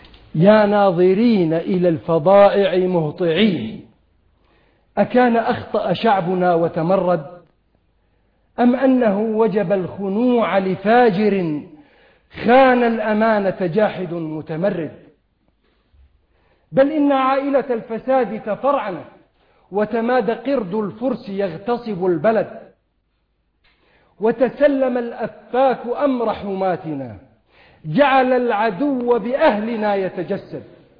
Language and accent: Arabic; Al-Mayadin, Deir ez-Zor Governorate, Syria; أنا من دير الزور مدينة الميادين.